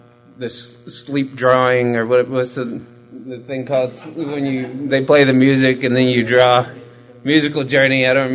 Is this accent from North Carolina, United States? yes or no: no; Austin, Texas, United States; The way God has explained to me is, I'm from Austin, God is Dallas.